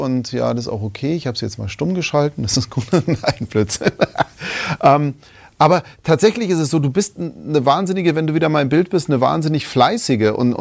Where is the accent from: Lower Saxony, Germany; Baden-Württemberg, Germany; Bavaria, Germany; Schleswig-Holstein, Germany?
Bavaria, Germany; ich komme aus Bayern, das ist halt so.